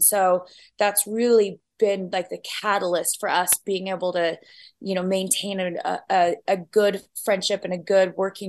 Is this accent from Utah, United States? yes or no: yes; Utah, United States; No, I'm from Utah originally, so I know exactly what you're going through.